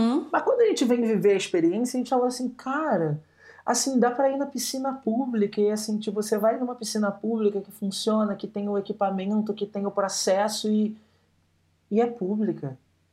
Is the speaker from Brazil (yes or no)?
yes; Rio de Janeiro, Brazil; Eu venho do Rio de Janeiro, mas a minha trajetória é a trajetória de uma pessoa que nasceu num território favelado, num território pobre do Rio de Janeiro, então lá no Morro do Borel